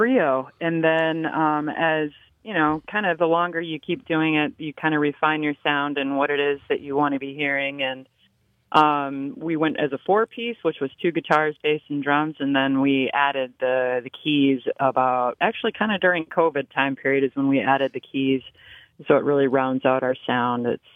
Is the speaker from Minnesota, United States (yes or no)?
yes; Minnesota, United States; I grew up in Minnesota, and as we know in where we all live, there's a lot of snow that happens in the wintertime